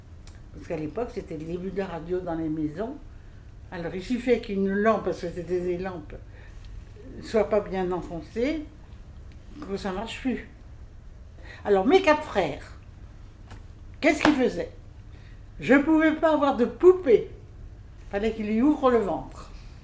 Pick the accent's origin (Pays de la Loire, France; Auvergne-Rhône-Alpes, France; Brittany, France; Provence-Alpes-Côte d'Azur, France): Pays de la Loire, France; Mortagne-sur-Sèvre; born there; Alors, je suis née à Mortagne-sur-Sèvre, en Vendée, en 1935, le 31 décembre. J'en suis partie à 10 ans et demi parce que mes parents ont déménagé.